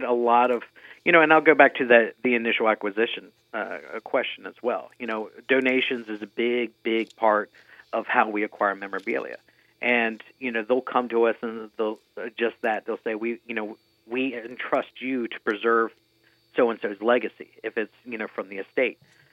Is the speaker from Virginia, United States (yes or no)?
yes; Winchester, Virginia, United States; Sure, I'm originally from outside D.C. in a small town called Winchester, Virginia, the birthplace